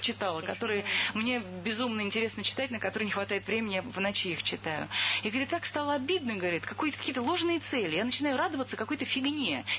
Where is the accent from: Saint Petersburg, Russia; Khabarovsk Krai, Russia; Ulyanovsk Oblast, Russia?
Saint Petersburg, Russia; Я сама из Петербурга